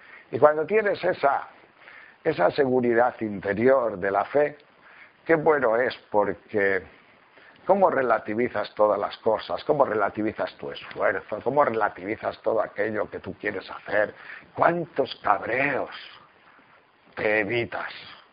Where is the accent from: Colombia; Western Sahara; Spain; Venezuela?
Spain; León, Castile and León; Porque por mi tierra de León no se oye mucho esta palabra, pero por Madrid sí.